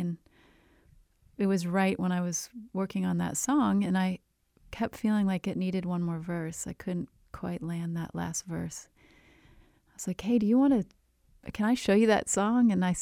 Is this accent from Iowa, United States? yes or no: yes; Iowa, United States; and he knew I was from Iowa